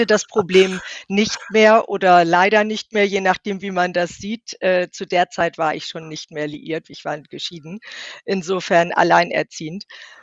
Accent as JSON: {"language": "German", "region": "Bremen", "country": "Germany", "tie": "born or raised there", "lives_now": "Cuxhaven, Germany", "said": "ich bin in Bremen groß geworden, habe auch da mein Unternehmen aufgebaut und bin wirklich von Bremen weggezogen, nicht so weit, nach Cuxhaven an die Nordseeküste."}